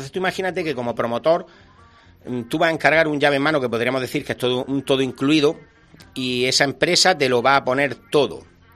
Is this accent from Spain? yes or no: yes; Vélez de Benaudalla, Andalusia, Spain; Yo me he criado en un pueblo, soy de Vélez de Benaudalla